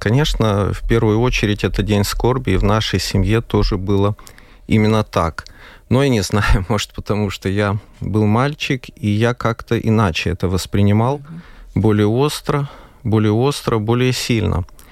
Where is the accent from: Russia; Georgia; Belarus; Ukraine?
Ukraine; то, что я украинец